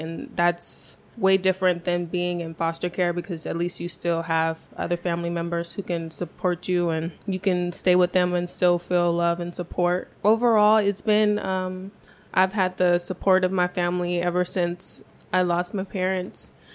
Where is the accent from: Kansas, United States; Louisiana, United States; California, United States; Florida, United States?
California, United States; I started as a freshman at Chico State, and I'm from the Bay Area.